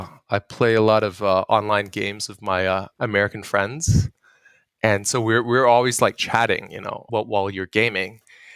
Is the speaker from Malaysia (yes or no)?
yes; Malaysia; now in China; But then I'm Malaysian and there is no Chinese embassy in Taiwan.